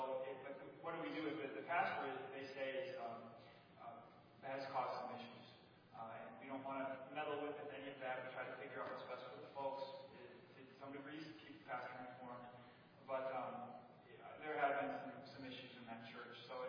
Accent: Rockford, Illinois, United States; born or raised there

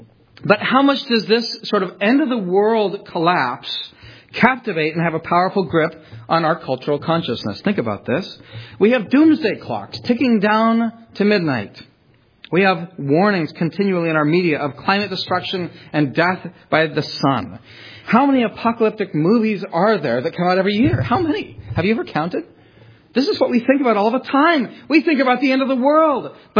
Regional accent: California, United States; I grew up in California.

